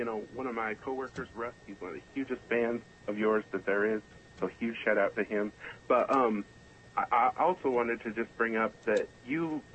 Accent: Wyoming, United States; At first, you know, I'm from Wyoming, and some of my very conservative relatives

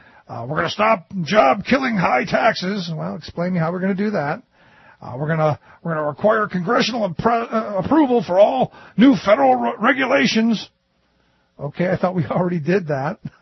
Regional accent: Cleveland, Ohio, United States; I remember growing up in the Catholic Church, and we always knew that there were a couple of interesting priests around. Where I went to church, it was one of the poorest dioceses in the city of Cleveland.

